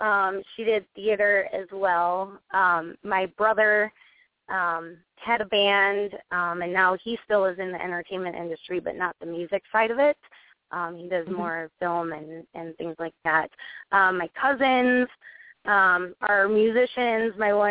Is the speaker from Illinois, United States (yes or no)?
yes; Manhattan, Illinois, United States; I am originally from Moni, Illinois, out south of Tinley Park, north of Kankakee, Bourbonnais, a small little town.